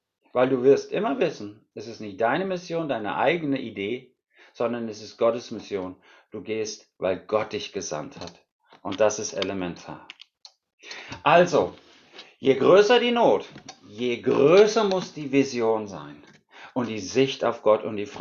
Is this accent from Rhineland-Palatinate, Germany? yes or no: yes; Rhineland-Palatinate, Germany; Wir kommen ja aus Rheinland-Pfalz, das ist ein Burgenland.